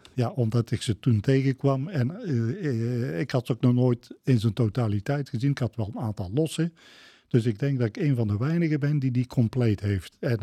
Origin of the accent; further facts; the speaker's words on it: Ulicoten, North Brabant, Netherlands; born there; now in Baarle-Nassau, Netherlands; En ik ben geboren in Ulikoten, maar ik woon sinds 1969 in Baarle-Nassau.